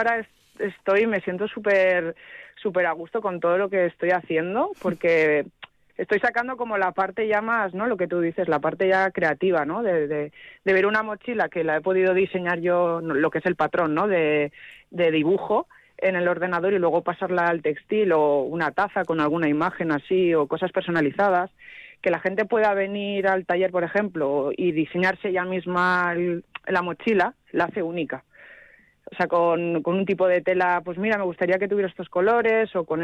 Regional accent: Alcoy, Valencian Community, Spain; now in Izarra, Spain; Yo, aunque vivo en Izarra desde hace un montón de años, yo soy de Alcoy. No sé si conocéis.

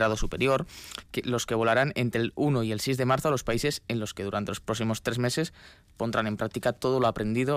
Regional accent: Vitoria, Basque Country, Spain; es cierto que yo soy de Vitoria, entonces la cosa tampoco cambió mucho

